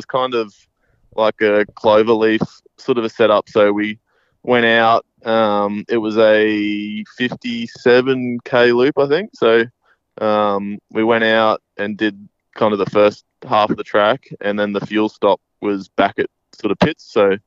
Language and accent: English; Queensland, Australia; obviously sort of my hometown event, I guess you could say. It was still an 8-hour drive, but it's the only Queensland round we have